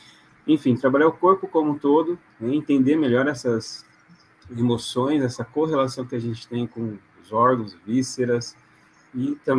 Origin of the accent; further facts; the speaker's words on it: Londrina, Paraná, Brazil; sou de Londrina, trabalho com a medicina chinesa